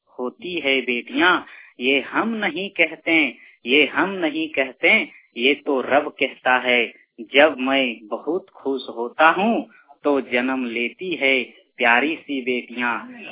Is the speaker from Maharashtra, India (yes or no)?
no; Jharkhand, India; जो बोकारो डिस्ट्रिक्ट के फतेहपुर ग्राम से ब्रज ग्राम का रहने वाला हूं